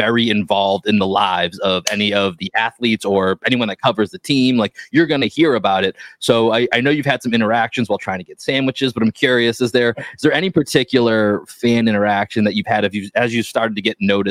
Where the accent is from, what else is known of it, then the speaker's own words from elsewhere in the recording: Boston, Massachusetts, United States; accent: Boston; you get me back in the middle of Boston, it picks up a little bit. You give me a few beers, it's going to pick up a little bit, but yeah. I don't necessarily always have that as strong of an accent anymore.